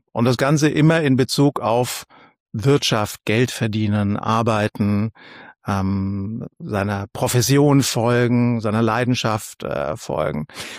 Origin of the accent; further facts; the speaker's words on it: Nuremberg, Bavaria, Germany; moved away as an adult; now in Berlin, Germany; Ich bin in Nürnberg aufgewachsen.